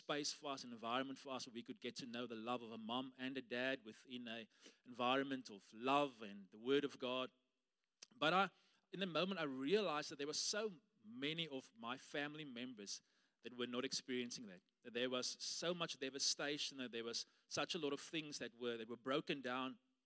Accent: Beaufort West, Western Cape, South Africa; I grew up in Beaufort West

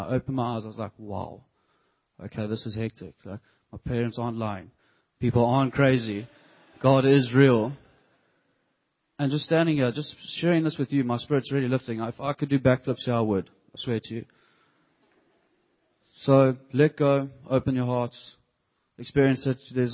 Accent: Durban, KwaZulu-Natal, South Africa; I'm from Durban, as you've all gathered.

